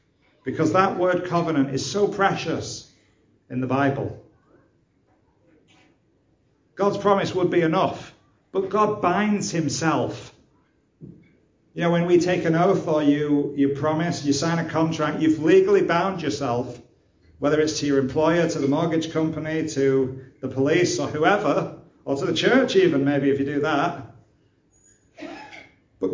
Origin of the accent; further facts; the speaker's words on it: United Kingdom; Or just say it, because we are British after all.